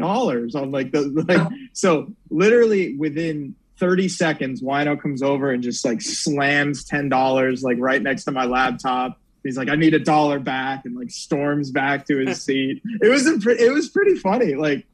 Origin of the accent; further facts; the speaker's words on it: Virginia, United States; Yeah. Born and raised in Northern Virginia.